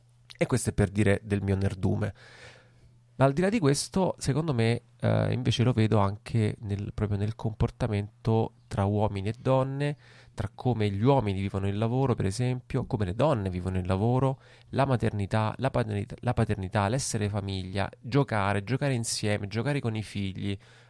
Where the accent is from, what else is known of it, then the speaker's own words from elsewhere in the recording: Rome, Lazio, Italy; io sono romano, mio nonno è siciliano, è chiaro che il mio è più un vissuto, diciamo, del sud.